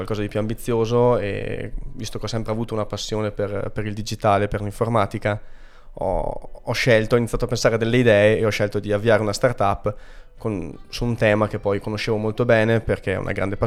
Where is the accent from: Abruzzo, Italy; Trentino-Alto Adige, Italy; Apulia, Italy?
Trentino-Alto Adige, Italy; Mezzocorona; io sono nato in Trentino, a Mezzocorona, che è un piccolo paese a nord di Trento. Ho avuto un'infanzia normalissima, scuole medie, superiori, ho fatto la ragioneria qui a Trento. Poi durante gli anni dell'università mi sono spostato invece a Milano